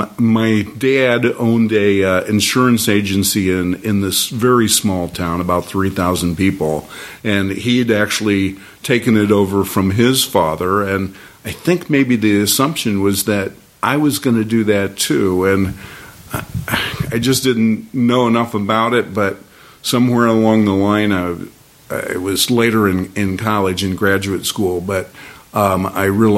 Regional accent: Winterset, Iowa, United States; Okay, I'm from Winterset, Iowa. My high school was Winterset Community Senior High, and the mascot was the Huskies.

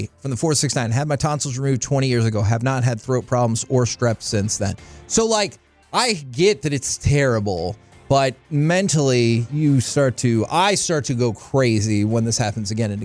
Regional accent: Texas, United States; you and I were both, Alec, I believe too, born and raised in the Metroplex, love the Cowboys.

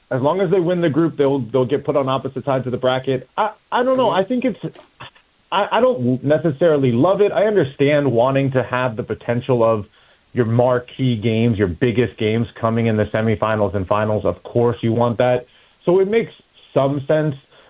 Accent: Mount Vernon, Virginia, United States; Yeah, I'm sitting right now at my mom's house in Alexandria, Virginia. I grew up here in Mount Vernon.

